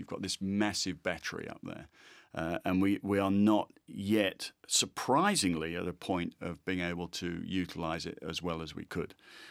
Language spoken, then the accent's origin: English; England, United Kingdom; Britain, as an Englishman, Britain will survive very well on its own.